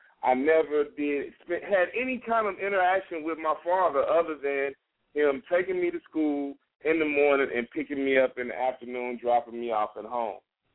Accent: San Antonio, Texas, United States; I grew up in San Antonio, Texas. That's where I grew up.

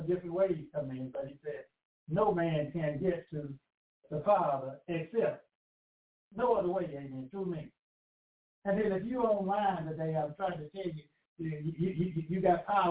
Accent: Alabama, United States; all those different kinds of seeds that I'm used to from Alabama.

